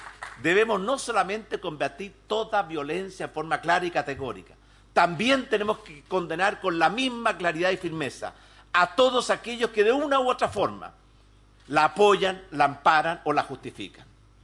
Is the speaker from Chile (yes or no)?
yes; Chile; como presidente de Chile, como chileno